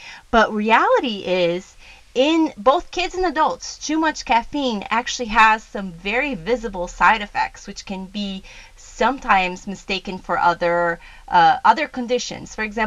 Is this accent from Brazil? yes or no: yes; Brazil; I grew up in Brazil, and Brazil is such a huge coffee country.